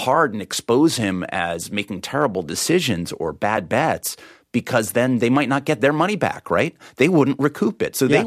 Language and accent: English; California, United States; You know, I'm Californian.